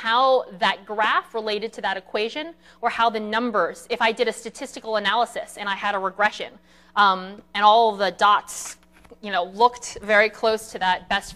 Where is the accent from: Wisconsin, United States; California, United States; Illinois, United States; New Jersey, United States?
Illinois, United States; Chicago; This is all out of Chicago because I'm from Chicago